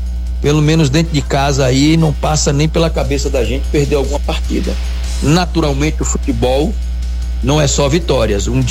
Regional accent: Barreiras, Bahia, Brazil; also born or lived in Macaúba; Eu não sou nascido aí, eu nasci em Macaúba, mas desde pequeno que moro aí. Há mais de 50 anos que eu sou um barreirense de coração.

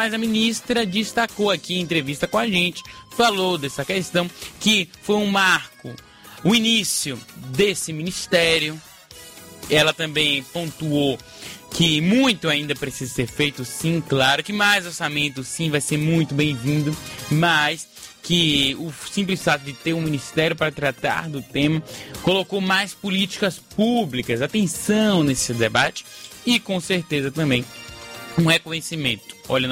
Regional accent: Bahia, Brazil; Então que bom que a gente é baiano, temos que ter orgulho disso, continuar representando, claro, a nossa Bahia

